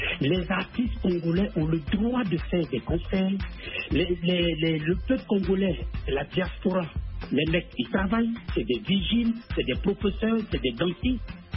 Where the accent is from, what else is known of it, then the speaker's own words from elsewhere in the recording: Côte d’Ivoire; La Côte d'Ivoire, dont je suis ivoirien, a ses problèmes politiques